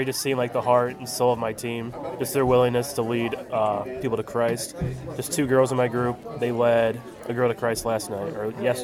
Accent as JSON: {"language": "English", "town": "Cleveland", "region": "Ohio", "country": "United States", "said": "from Cleveland, Ohio, Cleveland Baptist Church."}